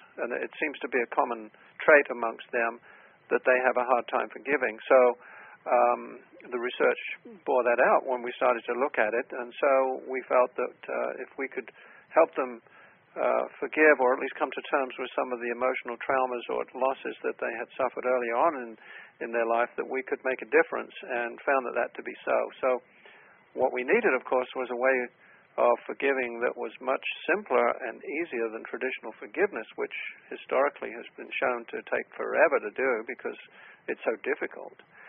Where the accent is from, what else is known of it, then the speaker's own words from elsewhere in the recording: England, United Kingdom; moved away as an adult; now in Atlanta, United States; When I came over from England in 1984